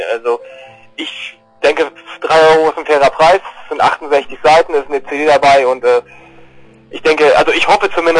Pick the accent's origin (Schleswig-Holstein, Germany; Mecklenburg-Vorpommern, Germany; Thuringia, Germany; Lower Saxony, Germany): Lower Saxony, Germany; Celle; Ich komme aus Celle, bei Hannover.